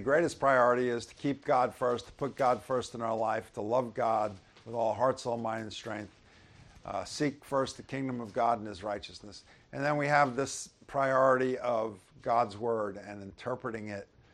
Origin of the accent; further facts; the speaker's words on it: United States; born there; That I was born in the United States and somebody else was born in Nicaragua is not fair.